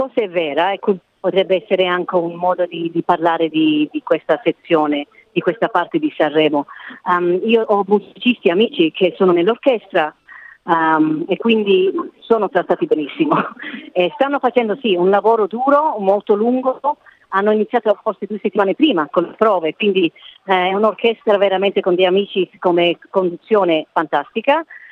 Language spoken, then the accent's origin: Italian; Australia; ascoltavo quando ero piccola lì in Australia con la mia famiglia